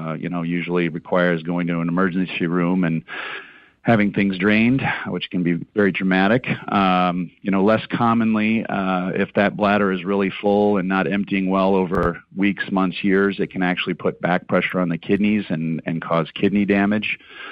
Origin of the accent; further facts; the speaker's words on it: Chicago, Illinois, United States; now in Galena, United States; Well, it's one of the main reasons that I come from the Chicago area, is that it really is a unique experience here.